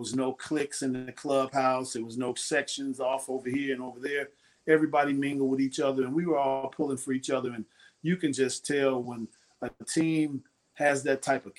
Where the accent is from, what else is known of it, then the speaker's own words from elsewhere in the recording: Chicago, Illinois, United States; I'm from Chicago too, so I know about them as well.